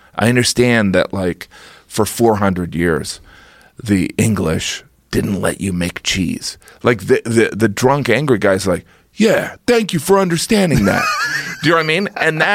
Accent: United States; And I am an American, so I can just kind of horse around for 10 minutes.

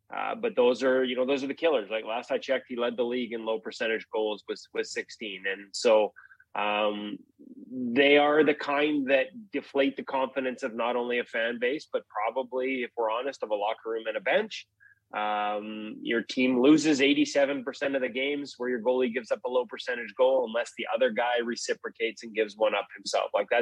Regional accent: Canada; as a Canadian

